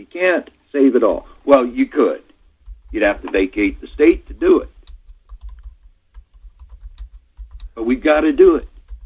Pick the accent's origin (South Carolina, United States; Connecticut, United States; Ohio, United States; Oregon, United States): Oregon, United States; I get embarrassed to say I'm from Oregon when I start talking about public education.